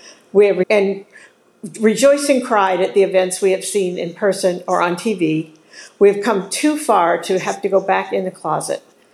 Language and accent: English; West Lafayette, Indiana, United States; now in Durham, United States; I'm a transplant from West Lafayette, Indiana.